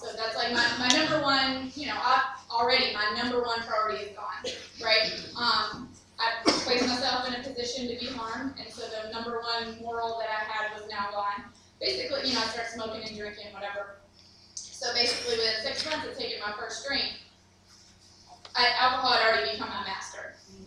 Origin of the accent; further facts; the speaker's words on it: Tennessee, United States; I graduated college or high school because in Tennessee, I'm not from New York, in case you're wondering.